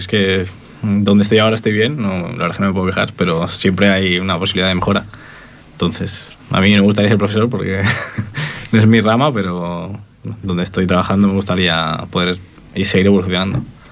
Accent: Catalonia, Spain; somos de Cataluña, pero no nos conocemos.

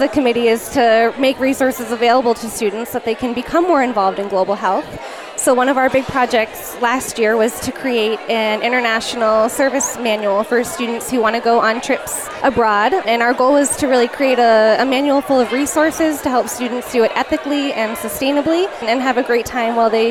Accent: Cape Cod, Massachusetts, United States; I grew up on Cape Cod, which is a beach community, and I could not spend 27 months in West Africa without getting to the beach once.

